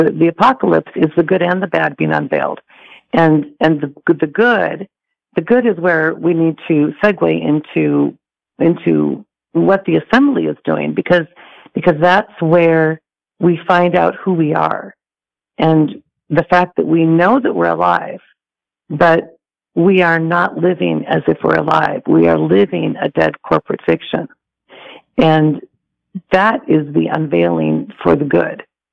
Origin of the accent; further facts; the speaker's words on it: Minnesota, United States; moved away as an adult; now in California, United States; I'm originally from Minnesota, and I started a business in Minnesota